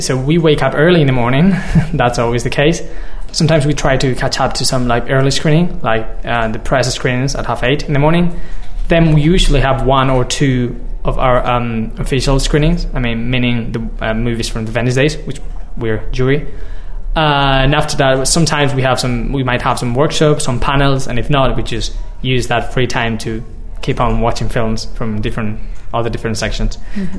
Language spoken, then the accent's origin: English; Santiago de Compostela, Galicia, Spain; it was my the cinema from my hometown, Numax, in Santiago de Compostela